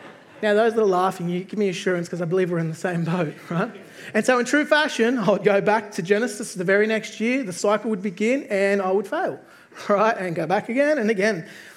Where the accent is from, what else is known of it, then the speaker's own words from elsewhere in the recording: South Africa; accent: Australian; I'm actually not Australian. Surprise, right? I am actually South African.